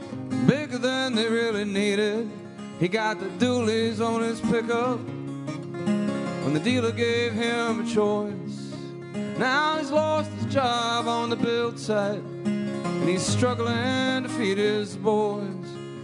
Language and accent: English; Austin, Minnesota, United States; When I grew up in Austin, Minnesota